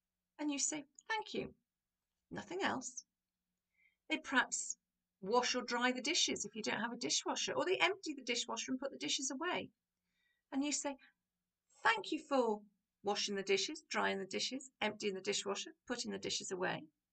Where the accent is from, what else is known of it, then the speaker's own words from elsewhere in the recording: United Kingdom; particularly as British people, we say thank you